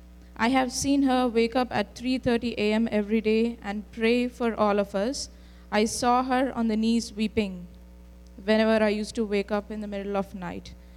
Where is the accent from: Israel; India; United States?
India; born and brought up in India. My mother is a Christian